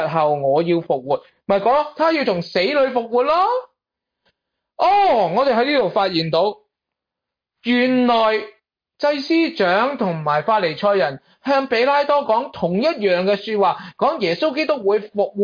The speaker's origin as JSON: {"language": "Cantonese", "region": "Guangdong", "country": "China", "said": "用我哋广东人有一句说话，叫顾得头嚟脚反筋啊！"}